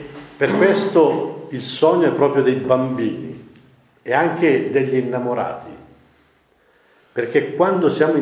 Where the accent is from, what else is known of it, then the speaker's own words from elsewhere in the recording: Mozzanica, Lombardy, Italy; born there; Sono nato a Mozzanica, attaccato al santuario di Caravaggio.